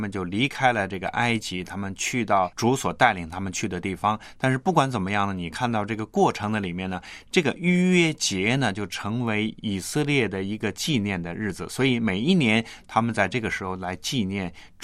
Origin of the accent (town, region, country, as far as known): China